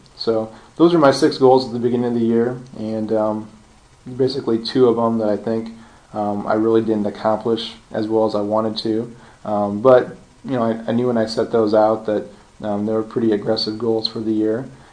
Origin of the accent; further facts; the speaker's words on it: Nebraska, United States; now in Liberty, United States; I was born and raised in Nebraska, and felt like I knew Nebraska history fairly well growing up there.